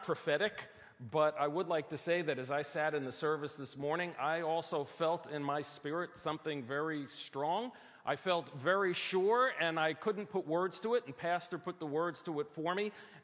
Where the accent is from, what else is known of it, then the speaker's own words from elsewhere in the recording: Brooklyn, New York, United States; I'm from Brooklyn, okay? You ain't seen nothing yet. That's how we would say it in Brooklyn.